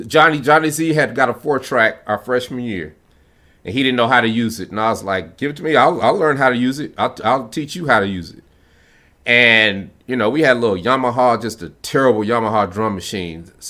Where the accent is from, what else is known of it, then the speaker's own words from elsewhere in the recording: Denver, Colorado, United States; also born or lived in Chicago, United States; Okay, so I was born in Chicago, Illinois. And we moved to Denver, Colorado when I was about 4 or 5 years old. And I had a great childhood. I got to play in the Rockies.